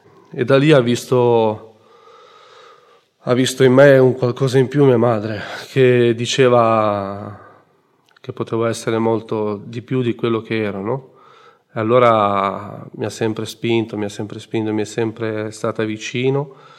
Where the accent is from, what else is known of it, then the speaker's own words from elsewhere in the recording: Diano Marina, Liguria, Italy; vengo da Iano Marina in Liguria. Ho 42 anni e sono in comunità dal 2019, da ottobre 2019. Sono il secondo di 5 figli.